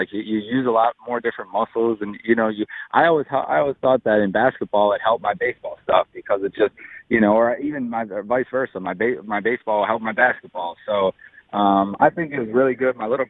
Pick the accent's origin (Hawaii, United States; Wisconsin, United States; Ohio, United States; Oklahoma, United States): Wisconsin, United States; I grew up in Wisconsin. I played football. I played basketball